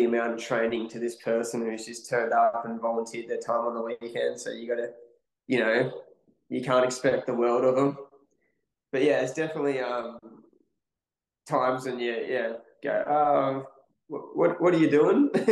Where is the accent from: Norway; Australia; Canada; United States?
Australia; same origins as most Australian paddlers, all just through that surf life saving system